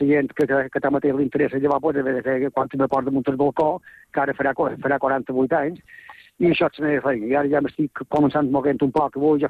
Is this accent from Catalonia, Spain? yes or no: no; Muro, Balearic Islands, Spain; Però em sent més encara del meu poble, que el Muro, ho sent, ho visc i això és així.